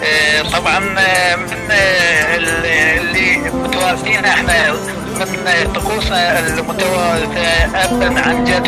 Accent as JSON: {"language": "Arabic", "country": "Iraq", "said": "وتسمى أيضا الماجينة عندنا بالعراق."}